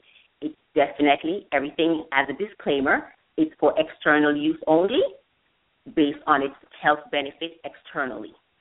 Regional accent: Jamaica; Growing up in Jamaica, let me tell you what it was.

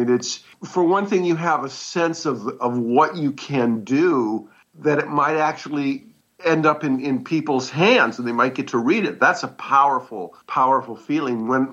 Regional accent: Montana, United States; your favorite place on Earth, Glacier National Park, you go about 60 miles east of there, and you've got my hometown. It was an oil boom and a railroad hometown.

